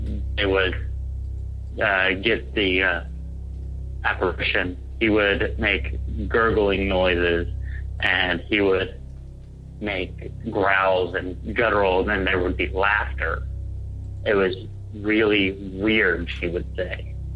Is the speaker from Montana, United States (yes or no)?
no; Edmond, Oklahoma, United States; I am from Edmond, Oklahoma.